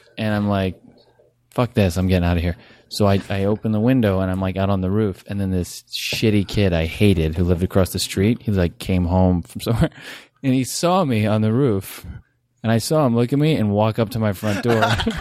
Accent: Toms River, New Jersey, United States; Toms River, New Jersey.

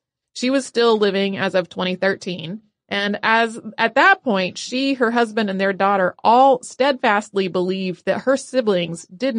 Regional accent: Australia; I must admit that as an Australian, I almost couldn't bear to listen to anything more on Gallipoli

